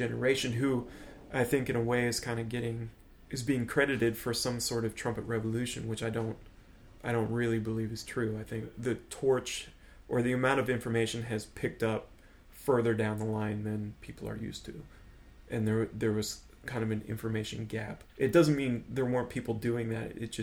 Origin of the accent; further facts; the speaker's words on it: Oregon, United States; growing up in Oregon and like just picking up weirdo records where I could